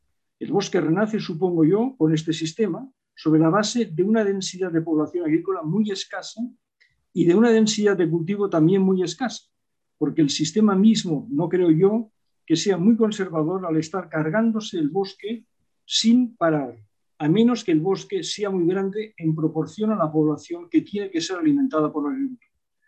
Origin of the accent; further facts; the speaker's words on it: Spain; yo, soy un español que sigue siendo español y no tiene vergüenza de ser español